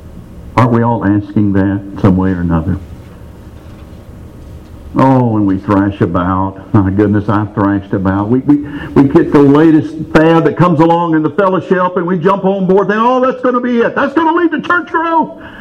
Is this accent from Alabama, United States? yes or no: yes; Alabama, United States; growing up in Northeast Alabama.